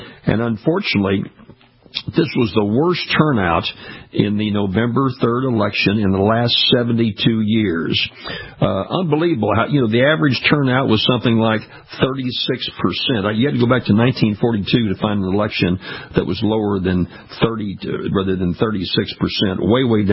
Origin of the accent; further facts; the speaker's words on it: Louisiana, United States; if you live down in the deepest of the deep southern states down here in my home state of Louisiana, we still have a major election on December the 6th.